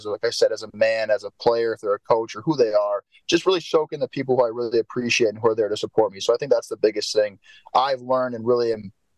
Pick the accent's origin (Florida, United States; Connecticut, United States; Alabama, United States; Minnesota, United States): Minnesota, United States; And I wasn't raised, I was raised here in Minnesota, but they were raised there.